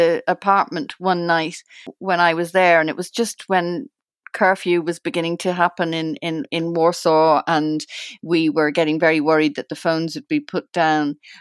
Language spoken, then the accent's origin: English; Ireland; I'm an Irish journalist.